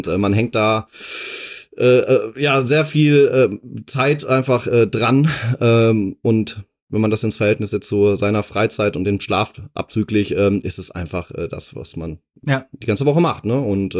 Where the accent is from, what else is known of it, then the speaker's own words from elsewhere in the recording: Dortmund, North Rhine-Westphalia, Germany; ich komme aus Dortmund ursprünglich. Genau. Bin da geboren und aufgewachsen.